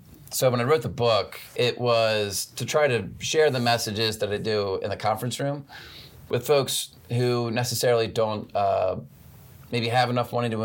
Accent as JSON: {"language": "English", "region": "Maryland", "country": "United States", "said": "she's from Towson, I'm from Harford County."}